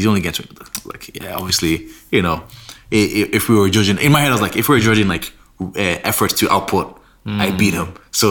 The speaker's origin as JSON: {"language": "English", "country": "Nigeria", "moved": "yes", "lives_now": "Ireland", "said": "So, well, we're all from Nigeria, technically."}